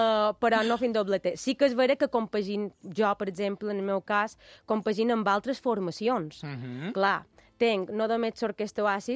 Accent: Montuïri, Balearic Islands, Spain; és una responsabilitat tan gran per jo tocar en el meu poble

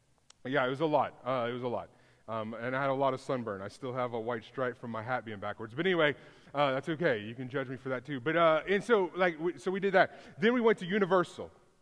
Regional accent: Houston, Texas, United States; I was working at my home church I grew up in North Houston.

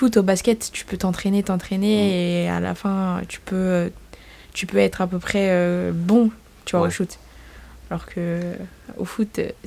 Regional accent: Brazil; Je suis brésilienne.

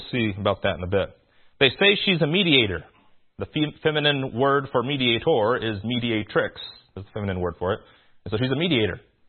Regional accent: Indiana, United States; I was born in Indiana. I'm a native Hoosier. Right? My nativity was here in Indiana.

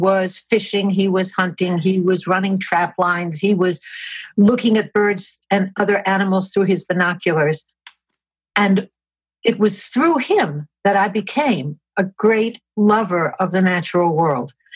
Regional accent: New York City, New York, United States; I grew up in New York City, where birds are pigeons or they're not.

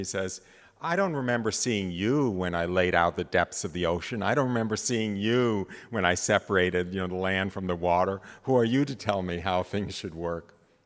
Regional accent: United States; we grew up in the United States, we have indoor plumbing, we have electric light, we have central heating

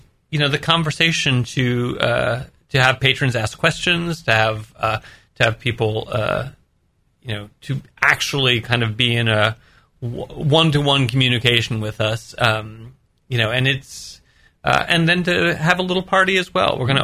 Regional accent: Michigan, United States; I grew up outside of Detroit, and those sort of blue-collar conversations are ones that my resume is pretty well filled with.

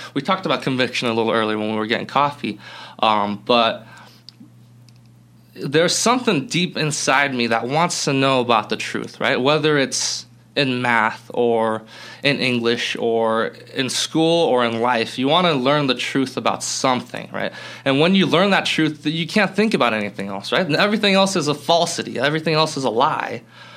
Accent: Boulder, Colorado, United States; And I grew up in Colorado, in Boulder, Colorado. And so over there, we have a milk delivery

